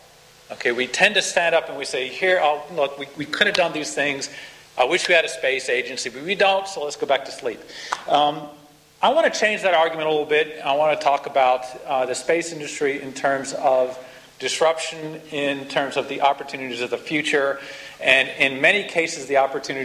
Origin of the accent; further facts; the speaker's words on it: United States; now in Australia; here in Australia, and yeah, some of you could tell I'm an American, you know, by background. The accent, you know, has only half morphed over.